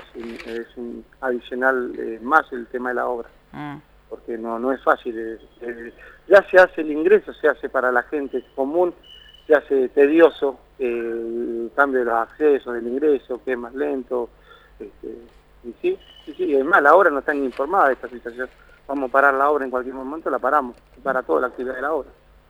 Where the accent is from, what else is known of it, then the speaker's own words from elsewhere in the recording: Comodoro Rivadavia, Chubut, Argentina; Yo creo que Comodoro siempre, cada vez que yo observo, soy nativo de acá